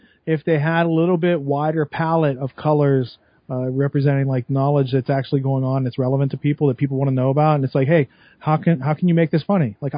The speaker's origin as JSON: {"language": "English", "town": "Beaver", "region": "Pennsylvania", "country": "United States", "tie": "born or raised there", "said": "So I come from Beaver, Pennsylvania, and it's a town within the ci"}